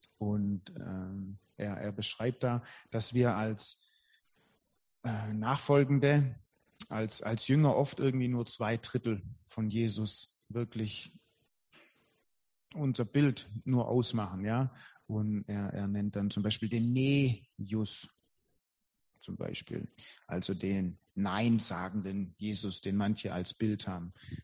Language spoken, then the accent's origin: German; Weingarten, Baden-Württemberg, Germany; Und das war ein Weingarten, wo ich aufgewachsen bin.